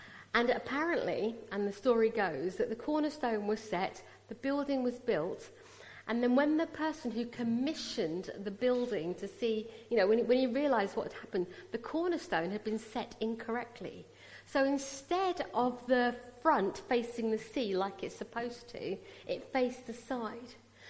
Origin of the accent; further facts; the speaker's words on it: Wimbledon, London, United Kingdom; When we were growing up, mum was trying to look after us. And the local church where I grew up in Wimbledon